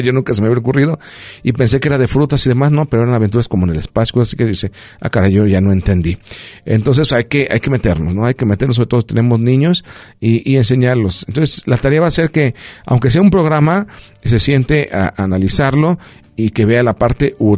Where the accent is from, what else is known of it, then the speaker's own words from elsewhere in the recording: Mexico; porque pues yo soy mexicano y pues tampoco no me gusta tanto.